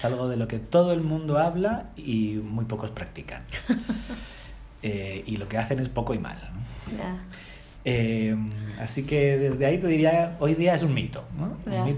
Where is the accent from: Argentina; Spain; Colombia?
Spain; Bilbao, Basque Country; now in Chile; yo nací y crecí en España, en el norte, en el País Vasco, en Bilbao. Ya llevo 15 años en Chile. Estoy casado con chilena, con dos guaguas chilenas